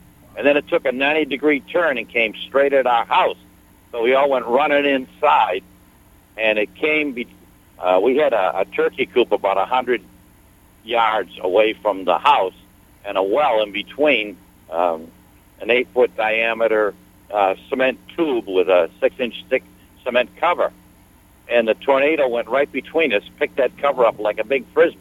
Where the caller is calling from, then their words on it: Hampstead, New Hampshire, United States; I'm calling from Hampstead, New Hampshire right now.